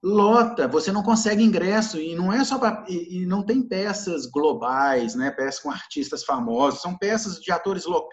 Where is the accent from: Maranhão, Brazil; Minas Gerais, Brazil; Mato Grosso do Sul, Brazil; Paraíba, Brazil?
Minas Gerais, Brazil; Belo Horizonte; Em Belo Horizonte, nós somos de BH